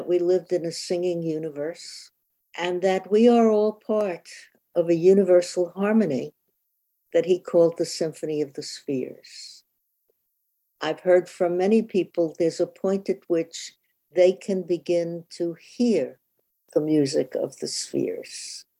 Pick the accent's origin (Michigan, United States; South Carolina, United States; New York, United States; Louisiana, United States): New York, United States; I grew up in New York where everybody had to be fast.